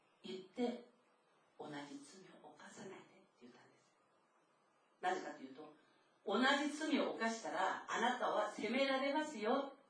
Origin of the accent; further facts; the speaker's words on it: South Korea; 自分が韓国の出身でありながら